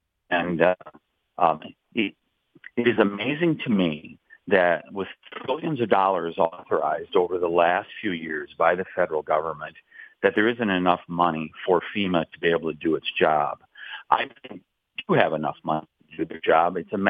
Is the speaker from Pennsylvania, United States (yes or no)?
no; Wisconsin, United States; from a person that I trust, that I've known very well in my home state of Wisconsin